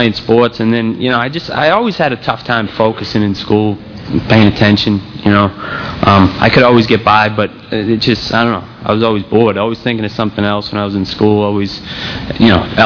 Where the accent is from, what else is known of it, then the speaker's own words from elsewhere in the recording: Waltham, Massachusetts, United States; I'm originally from Waltham, Massachusetts. I from a pretty normal family.